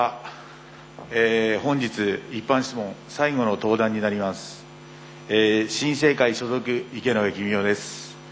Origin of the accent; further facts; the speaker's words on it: Ushiku, Ibaraki, Japan; 私は、牛久に生まれて、田宮地区で生活をして、少しの間仕事の関係で牛久を離れたりはしましたが、ずっと牛久の田宮地区で生まれて育ってきました。私も現在田宮地区の住民として